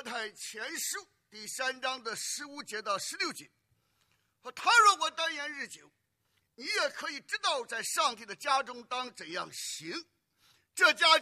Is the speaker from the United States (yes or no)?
yes; United States; 那我们美国人有的时候为什么工作上的压力这个债务上的压力特别高呢？